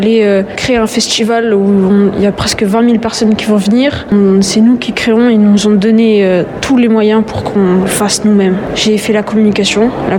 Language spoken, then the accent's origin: French; Villeurbanne, Auvergne-Rhône-Alpes, France; Villeurbanne, c'est ma ville natale, c'est là où j'ai grandi et je la représenterai à vie.